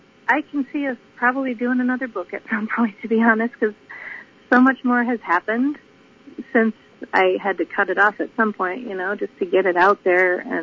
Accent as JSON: {"language": "English", "region": "Wisconsin", "country": "United States", "lives_now": "Nevada, United States", "said": "we're from Wisconsin where we had lots of robins, but here in Nevada, we don't have too many robins"}